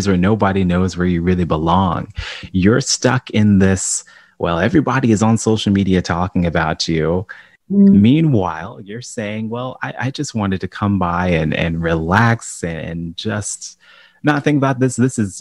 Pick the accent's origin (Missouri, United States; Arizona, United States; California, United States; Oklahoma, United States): Arizona, United States; Tucson; born there; And I was born in Tucson, Arizona. It's the only one that I don't remember. So I've lived a little bit of everywhere.